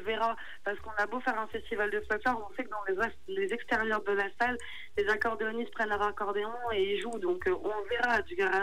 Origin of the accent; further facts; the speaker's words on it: Algarve, Portugal; je suis de l'Algarve